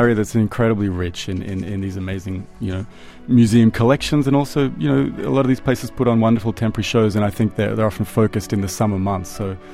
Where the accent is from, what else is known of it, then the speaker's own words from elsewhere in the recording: Australia; I mean, speaking as an Australian